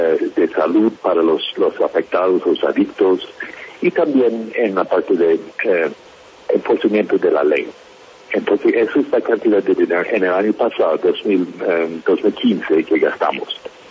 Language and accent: Spanish; United States; acá en Colombia y también en mi país, en Estados Unidos